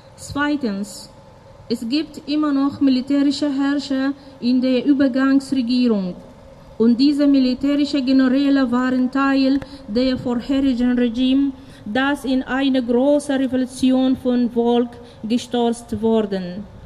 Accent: Sudan; Ich komme aus dem Sudan.

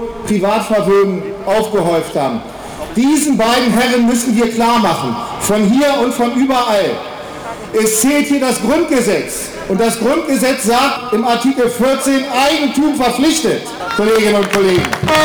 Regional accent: Hanover, Lower Saxony, Germany; sondern ich bin in Linden aufgewachsen.

